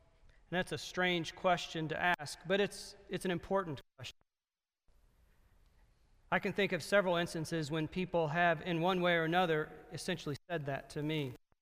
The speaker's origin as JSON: {"language": "English", "region": "the South", "country": "United States", "said": "remember I'm from the South"}